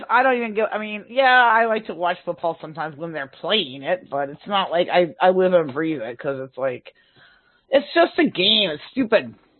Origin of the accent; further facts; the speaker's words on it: Minnesota, United States; now in Wisconsin, United States; I grew up in Minnesota, but I lived in Wisconsin long enough now.